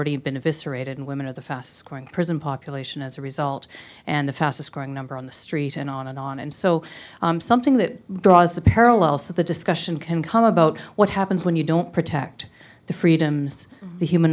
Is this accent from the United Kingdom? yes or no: no; Canada; I'm visiting from Canada.